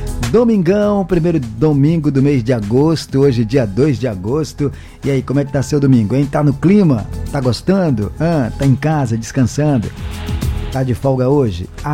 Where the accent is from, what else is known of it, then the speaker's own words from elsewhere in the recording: Ubatã, Bahia, Brazil; Essa turma boa que tá ouvindo aí, Ubatã. Sul da Bahia, minha terra natal.